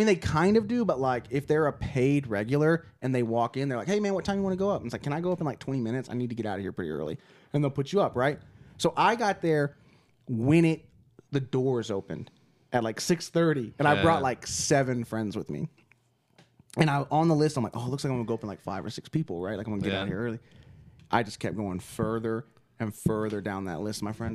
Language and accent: English; Dallas, Texas, United States; So I'm from Dallas. So after I graduated from OU, I moved back home